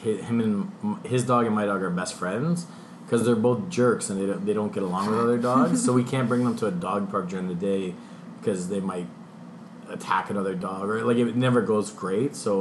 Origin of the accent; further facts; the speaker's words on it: Toronto, Ontario, Canada; Like I grew up in Scarborough, which apparently is supposed to be so crazy and scary. And like I've never ever been scared. We live in like Toronto.